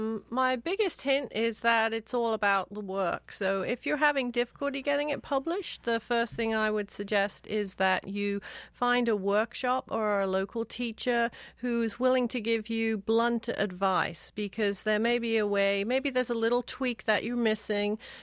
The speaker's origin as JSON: {"language": "English", "region": "England", "country": "United Kingdom", "lives_now": "United States", "said": "the fact that I have two homes, that I'm very at home in the United States and also very proud of being an English woman."}